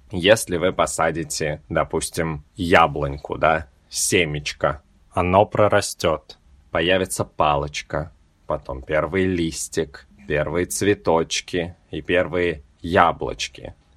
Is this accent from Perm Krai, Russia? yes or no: no; Moscow, Russia; Я родился и вырос в Москве.